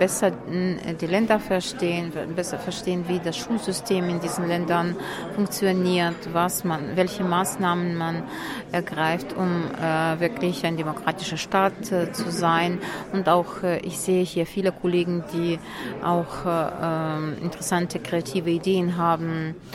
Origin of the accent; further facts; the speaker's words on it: Odesa, Odesa Oblast, Ukraine; German is a second language; Ich komme aus Odessa, aus der Ukraine.